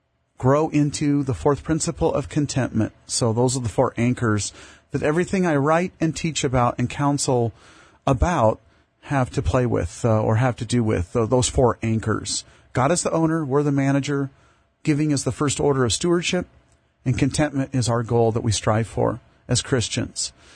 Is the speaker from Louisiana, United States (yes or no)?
no; Arcadia, California, United States; Born and raised in Arcadia, California, 49 years ago.